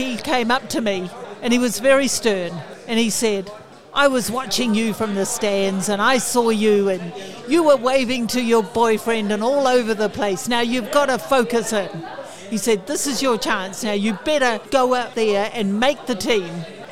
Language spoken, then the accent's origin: English; New Zealand; I am from New Zealand.